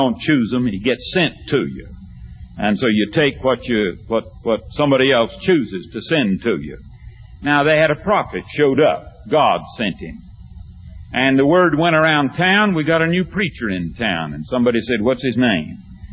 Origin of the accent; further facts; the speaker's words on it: the South, United States; I grew up in the South, grew up in Depression days.